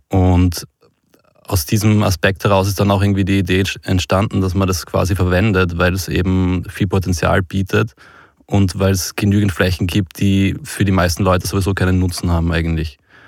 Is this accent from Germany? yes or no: no; Graz, Styria, Austria; Ich komme eigentlich aus der Steiermark, bin in der Vorstadt von Graz aufgewachsen. Allerdings habe ich zwei Eltern, die beide von Bauernhöfen kommen.